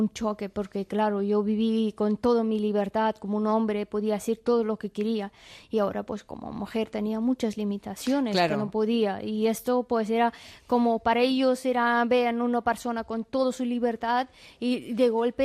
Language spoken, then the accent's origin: Spanish; Afghanistan; Spanish is a second language; now in Spain; cuando yo estaba en mi país y todo eso